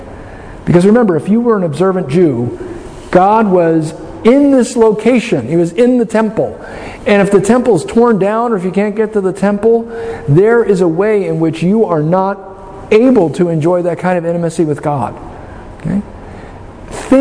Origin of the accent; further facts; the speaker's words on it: Alaska, United States; You know, growing up in Alaska, you know, cabins were actually kind of small.